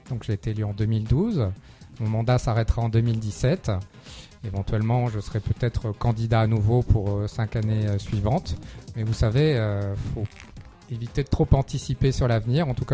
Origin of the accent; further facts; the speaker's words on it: La Rochelle, Nouvelle-Aquitaine, France; je suis né à La Rochelle, j'ai toujours vécu dans cette ville que j'adore. Et je connais bien le quartier de Mireuil puisque j'ai vécu les 14 premières années de ma vie au Lincoln, qui n'est pas loin.